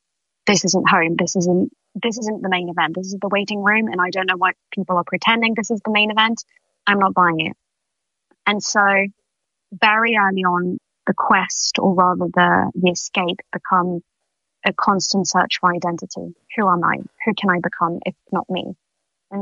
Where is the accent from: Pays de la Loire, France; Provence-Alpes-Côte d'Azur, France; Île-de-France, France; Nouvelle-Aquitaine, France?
Île-de-France, France; also born or lived in Sweden; I was born outside of Paris. I'm half French, half Swedish. And so I grew up doing ballet, trained at Paris Opera Ballet School, which is quite a reputable school